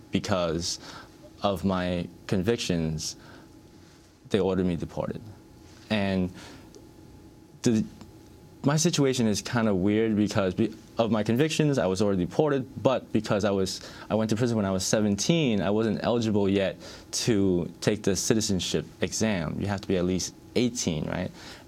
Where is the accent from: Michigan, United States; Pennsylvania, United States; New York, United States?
New York, United States; Brooklyn; But I was raised in Brooklyn. And everything I know is Brooklyn.